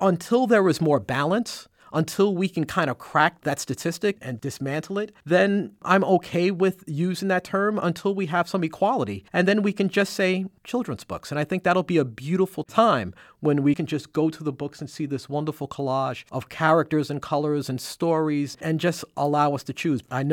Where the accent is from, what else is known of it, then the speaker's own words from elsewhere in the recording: Bronx, New York, United States; Because prior to that, as a kid growing up in Eastchester Projects in the Bronx, you didn't have a lot of role models.